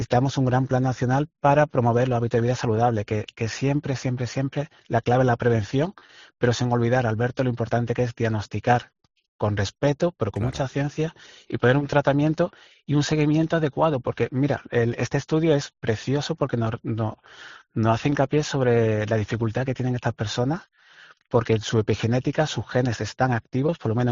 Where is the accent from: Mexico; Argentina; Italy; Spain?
Spain; Andalusia; Yo vengo de un pueblo de Cádiz